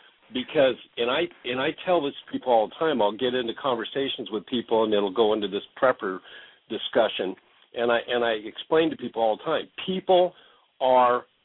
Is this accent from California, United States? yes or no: no; Oregon, United States; also born or lived in Washington / Alaska; you know, I grew up in Oregon, Washington, Alaska.